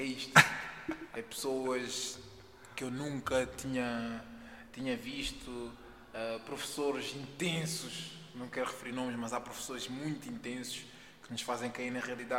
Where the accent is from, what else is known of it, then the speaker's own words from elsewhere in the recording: Amadora, Lisbon, Portugal; Eu sou da Rebeleira, Amadora.